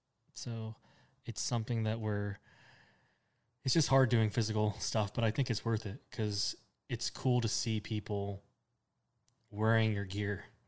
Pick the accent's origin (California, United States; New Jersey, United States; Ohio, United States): California, United States; I grew up in the Inland Empire, Orange County area, so California.